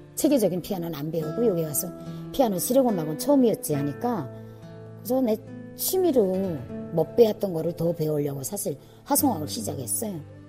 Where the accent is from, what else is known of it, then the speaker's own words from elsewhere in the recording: North Korea; moved away as an adult; now in South Korea; 북한에서 내가 음악을 하다 왔으니까